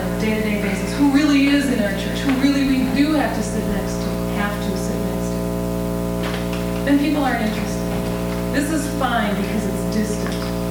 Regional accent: California, United States; I'm from California and grew up without any real awareness of whether or not what my ethnic background was, except I knew there were people of other colors in the place where I lived.

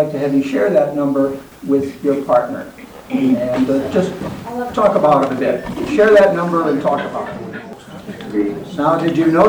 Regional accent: Portland, Oregon, United States; And I'm from Portland, Oregon, and work half-time as a parish pastor

